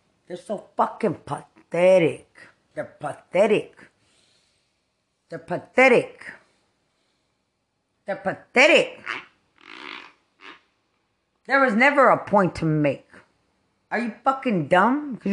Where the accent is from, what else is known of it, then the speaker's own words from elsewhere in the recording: Lubbock, Texas, United States; I'm from Lubbock, Texas.